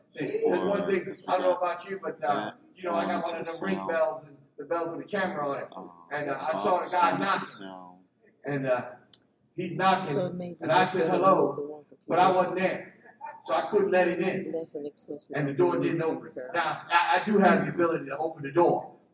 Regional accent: Philadelphia, Pennsylvania, United States; me being the guy that I was growing up in Philly, I thought it was me.

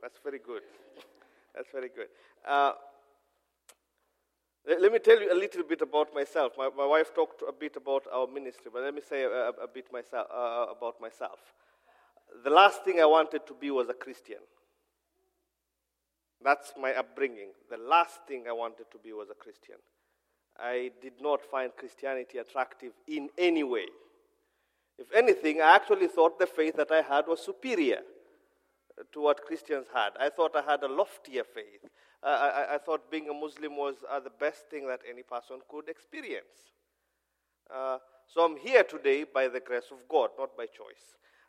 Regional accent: Kenya; English is a second language; Kenyan. I'm a Somali. And Jesus is Lord. I speak English, but it's foreign to your ears. So I'm told I have an accent.

